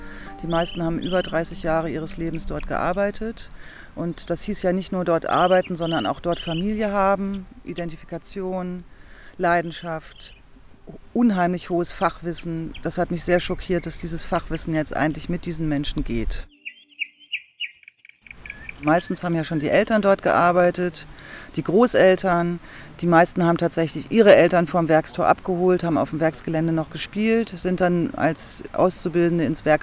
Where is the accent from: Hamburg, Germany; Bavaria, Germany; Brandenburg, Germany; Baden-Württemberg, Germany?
Hamburg, Germany; Ich bin Hamburgerin